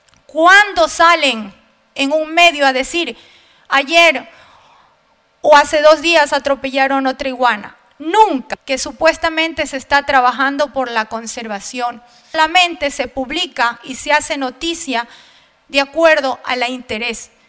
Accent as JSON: {"language": "Spanish", "region": "Galápagos", "country": "Ecuador", "said": "Como galapagueña, he aprendido a amar a mi tierra"}